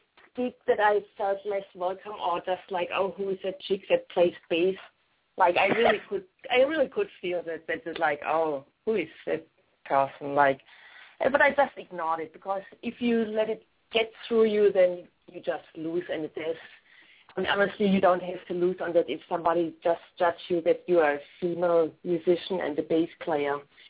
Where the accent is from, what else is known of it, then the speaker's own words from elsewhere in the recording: Germany; an extended trip to my hometown, Germany. I played in Germany also, and I visited my family for 3 weeks.